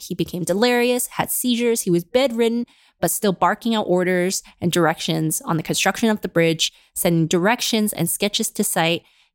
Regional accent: Canada; this might be obvious to all the Americans, but like certainly wasn't obvious to me as a Canadian

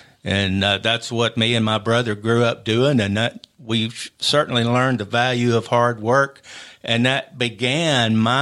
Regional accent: Columbia, Tennessee, United States; And my mom was raised here in Columbia. And we grew up, my brother and I, in Columbia.

